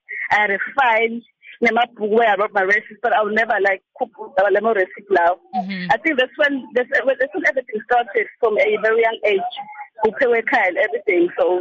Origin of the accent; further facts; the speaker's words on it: Empangeni, KwaZulu-Natal, South Africa; now in Eshowe, South Africa; grew up in Mpangeni, born and bred in Mpangeni, Sithabeni. But in 2014, I moved to Eshowe.